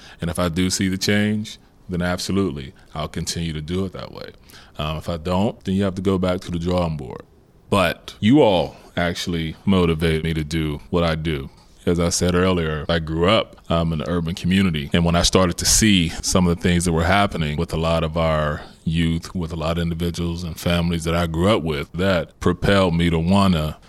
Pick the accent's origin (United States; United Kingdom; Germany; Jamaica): United States; Homewood; Growing up in Homewood was a challenge because at that time, similar things to what you all as youth are going on today, it was just on a different scale.